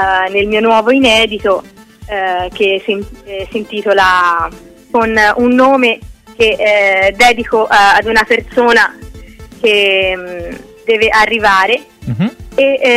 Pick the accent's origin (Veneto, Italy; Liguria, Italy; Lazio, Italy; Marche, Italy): Lazio, Italy; Rome; born there; now in Prato, Italy; Sì, io sono nata a Roma, i miei parenti sono di Roma, vivo a Prato da 12 anni